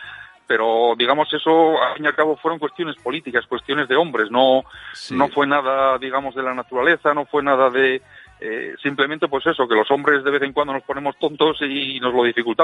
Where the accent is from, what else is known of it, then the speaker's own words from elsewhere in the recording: Avilés, Asturias, Spain; cuando estaba en mi último viaje desde Avilés, que yo soy de Avilés asturiano